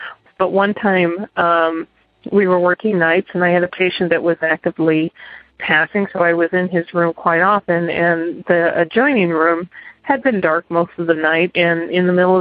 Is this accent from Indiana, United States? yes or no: yes; Indiana, United States; I am a nurse from Indiana